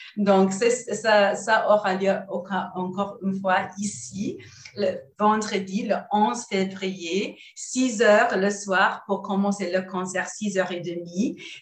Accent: Australia; French is a second language; je suis bien une Australienne qui adore la langue française.

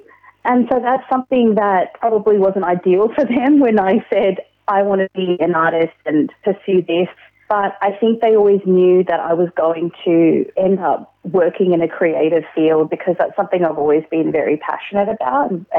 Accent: New Zealand; born there; Well, I was born in New Zealand, but my mother is from Bangalore, South India, and then she also grew up in Chennai.

